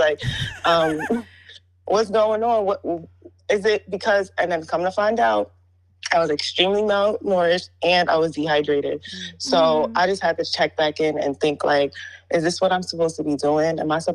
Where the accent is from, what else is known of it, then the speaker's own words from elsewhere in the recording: Brooklyn, New York, United States; I'm from Brooklyn, New York